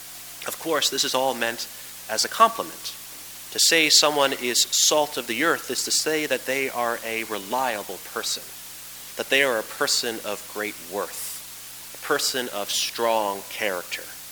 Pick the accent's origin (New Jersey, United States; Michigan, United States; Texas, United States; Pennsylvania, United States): Pennsylvania, United States; I was born and raised in Berks County, Pennsylvania. Berks is about 50 miles as the crow flies northwest of Philadelphia. It's a very rural place with a lot of farming and agriculture.